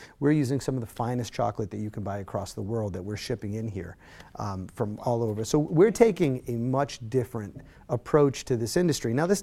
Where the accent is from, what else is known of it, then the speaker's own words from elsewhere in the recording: Worcester, Massachusetts, United States; We did this because, well, I'm based in Worcester, and I'm from Worcester, the Worcester area.